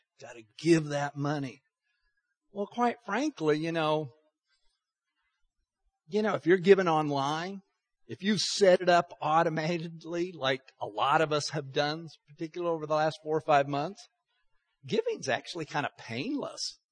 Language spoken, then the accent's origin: English; Texas, United States; I'm an American. I'm a Texan. I live in the city of Texarkana, Texas.